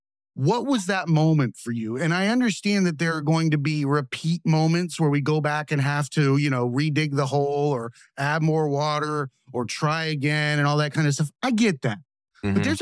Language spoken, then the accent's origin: English; Florida, United States; I'm from Florida, man.